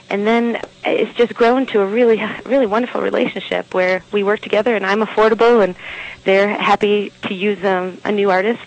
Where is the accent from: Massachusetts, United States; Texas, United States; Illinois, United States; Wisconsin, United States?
Illinois, United States; Ottawa; now in Park City, United States; I grew up in Ottawa, Illinois, which is a couple hours outside of Chicago, a really small farm town, really nice town. My parents still live there, so I go back quite a few times a year.